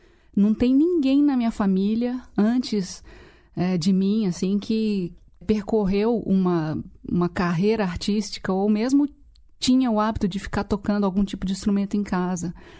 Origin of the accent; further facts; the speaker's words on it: Serra do Navio, Amapá, Brazil; born there; talvez as pessoas já saibam que eu não nasci em Minas Gerais. Eu nasci na Serra do Navio, no Amapá, em 1971.